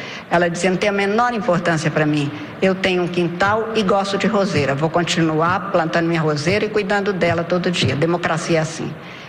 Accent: Minas Gerais, Brazil; eu sou do norte de Minas, uma região tórrida em que era muito difícil fazer nascer uma rosa

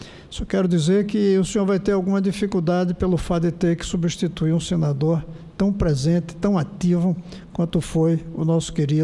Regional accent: Pernambuco, Brazil; como pernambucano, eu me sinto um pouco paraibano.

